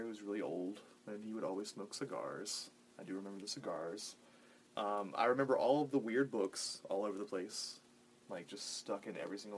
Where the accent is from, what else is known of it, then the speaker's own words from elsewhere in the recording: Lynchburg, Virginia, United States; Lynchburg, actually, yeah. I'm originally from Lynchburg.